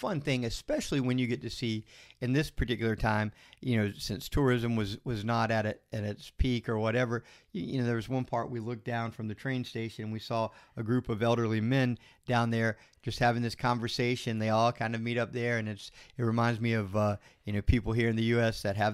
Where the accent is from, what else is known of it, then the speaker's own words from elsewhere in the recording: Florida, United States; we're from Florida, where, you know, there is a lot of beautiful white sand beaches, and we're a huge tourist destination as well.